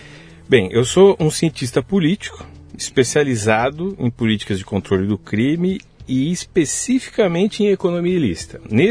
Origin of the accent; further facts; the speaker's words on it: Carapicuíba, São Paulo, Brazil; also born or lived in Osasco; Eu nasci em Osasco, mas eu fui criado em Carapicuíba, então região metropolitana aqui de São Paulo, a periferia de verdade.